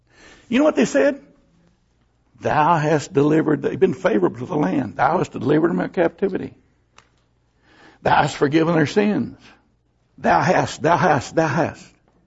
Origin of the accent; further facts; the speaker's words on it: United States; born there; He let me be born in America.